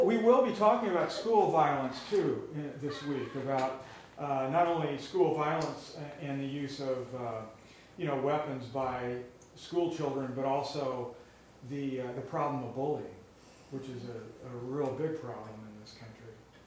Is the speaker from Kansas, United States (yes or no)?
yes; Kansas City, Kansas, United States; Yes, especially if you live in Kansas. I grew up in Kansas City.